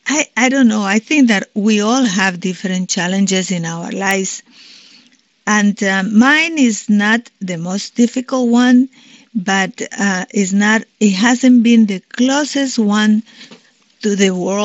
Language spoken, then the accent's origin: English; Colombia; moved away as an adult; now in United States; I was born in Colombia and I was raised there. I went to college down there.